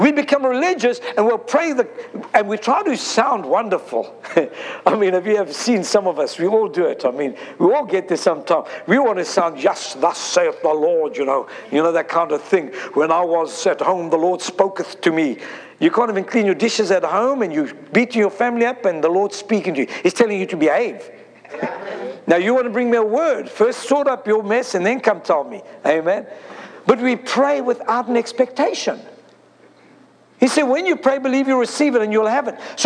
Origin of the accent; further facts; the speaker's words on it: South Africa; I'm from South Africa. In South Africa, like it is in Jamaica and many other places, Haiti and that, they were all under the controlling government of England at that time.